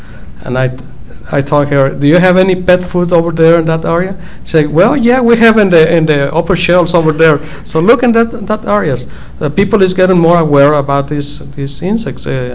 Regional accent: Mexico; And I'm from Mexico

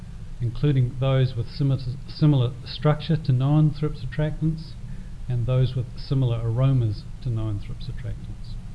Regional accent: New Zealand; I'm from New Zealand. I've arrived here the long way around through Europe

